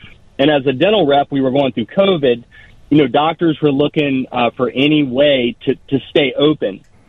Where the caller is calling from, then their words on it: Virginia Beach, Virginia, United States; I'm calling from Virginia Beach. Yes, I am.